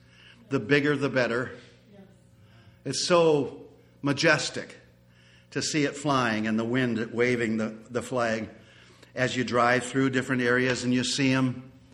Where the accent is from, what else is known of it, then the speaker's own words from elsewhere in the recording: United States; pride that I am an American. I belong in that country.